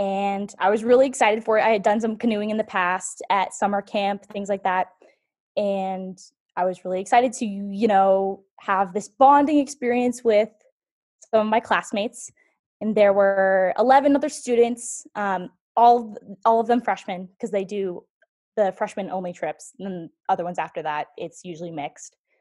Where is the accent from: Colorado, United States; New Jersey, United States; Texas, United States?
Colorado, United States; Colorado Springs; So the high school that I went to is a private high school in the town that I grew up in Colorado Springs.